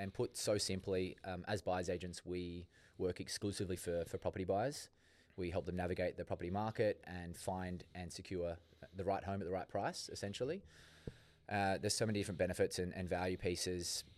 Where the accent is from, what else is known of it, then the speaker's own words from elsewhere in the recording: New South Wales, Australia; Mate, the coast has changed so much, like from when we grew up as kids.